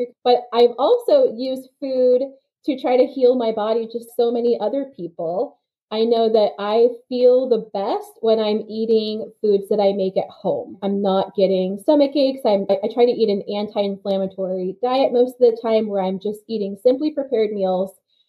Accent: Scotland, United Kingdom; born there; I was born in Scotland and people are surprised by that. But I'm a military brat. I've moved a lot. And my answer to where I'm from has always been a little complicated.

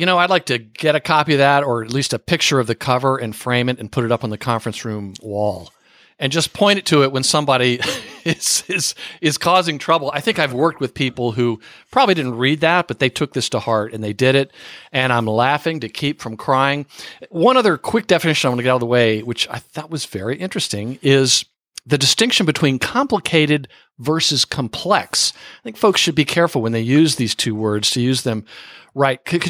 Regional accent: the South, United States; because I am from the South, I can say this, there are certain Southerners that I still find it difficult to decode.

